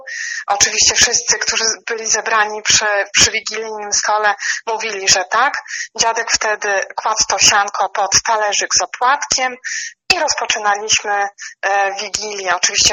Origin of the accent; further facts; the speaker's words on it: Biała Podlaska, Lublin Voivodeship, Poland; Tak, od urodzenia mieszkam w Białej Podlaskiej.